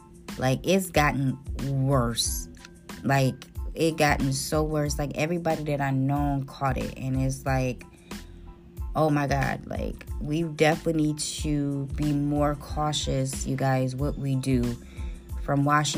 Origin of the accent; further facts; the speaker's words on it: Detroit, Michigan, United States; I don't know where y'all from, but I am from Detroit, Michigan, and we are known for, on New Year's, people go outside and shoot their guns.